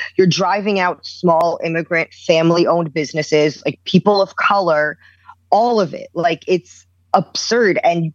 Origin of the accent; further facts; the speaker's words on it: New York City, New York, United States; I grew up in New York City. I grew up in Brooklyn and Queens. I went to college in the Bronx.